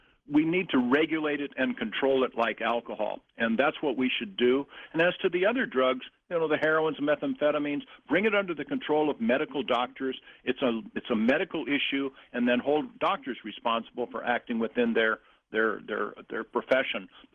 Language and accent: English; California, United States; I'm from California.